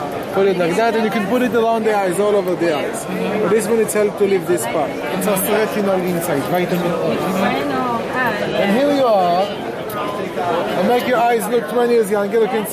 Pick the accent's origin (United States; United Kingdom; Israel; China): Israel; English is a second language; I'm from Israel, so there is a lot of Russian in Israel.